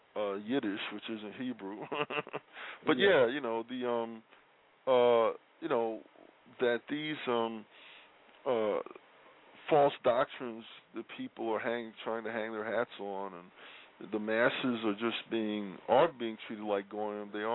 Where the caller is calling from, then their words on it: New York City, New York, United States; Yes, sir. I'm in New York City.